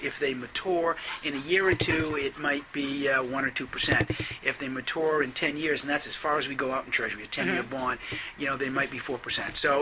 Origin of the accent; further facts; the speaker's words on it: Waterville, United States; I'm cheap. I'm from Waterville. I grew up in Waterville. We're four generations there.